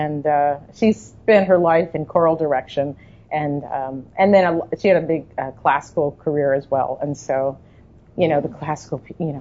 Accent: Ohio, United States; now in Lincoln, United States; I remember that drive across. I came from Ohio, so just a little north of Mr. Shobe.

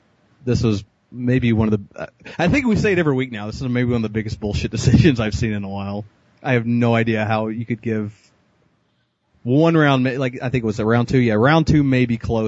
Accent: the South, United States; We're from the South, don't ask questions.

